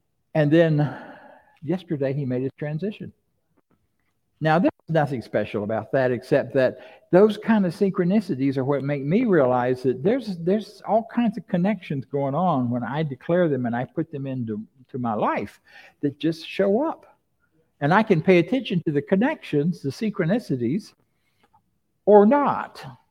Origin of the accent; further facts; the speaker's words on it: Florida, United States; I grew up down there, and that was my hometown, and we used to ride in that area. We didn't call it the Big Bend back then. We called it the armpit of Florida.